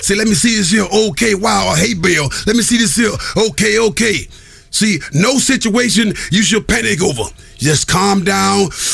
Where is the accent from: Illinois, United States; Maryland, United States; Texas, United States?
Illinois, United States; Chicago; I come from Chicago.